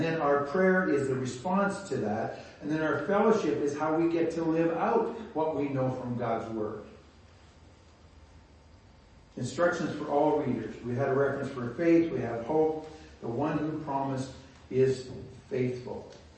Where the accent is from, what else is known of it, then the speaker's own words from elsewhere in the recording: Red Deer, Alberta, Canada; I grew up in Alberta on a small farm, just the kind of outskirts of Red Deer. That's where I grew up.